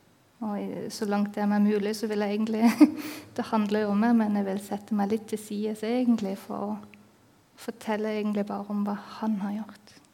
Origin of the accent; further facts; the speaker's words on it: Dresden, Saxony, Germany; Norwegian is a second language; now in Kristiansand, Norway; Jeg kommer da fra Dresden, som ligger i Tyskland. Og der er vi på langt, langt ut på østsiden. Og når jeg vokste da opp, frem til jeg var 7 år cirka, så var vi bak den store, ferdelustige muren da.